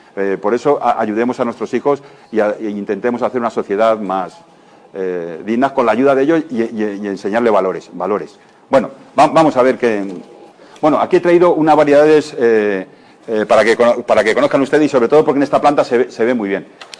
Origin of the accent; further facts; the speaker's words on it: Castile and León, Spain; me acuerdo que en mi pueblo, uno que es de pueblo y de Segovia